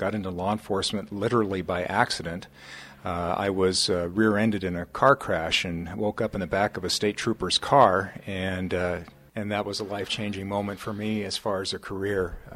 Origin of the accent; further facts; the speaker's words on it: Colorado Springs, Colorado, United States; also born or lived in Denver / Montana; I'm from Colorado originally, born in Denver, raised in Colorado Springs. My dad was military, but we ended up being assigned up at Malmstrom Air Force Base in Montana when I was still in high school.